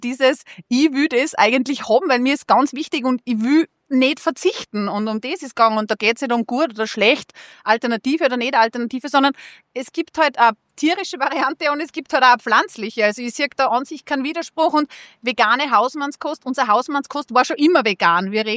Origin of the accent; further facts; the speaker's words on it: Austria; ich komme nicht aus Wien, man hört es im Dialekt, aber wenn man mich nicht sieht, verrat sofort, wie ich rede. Ich komme am Land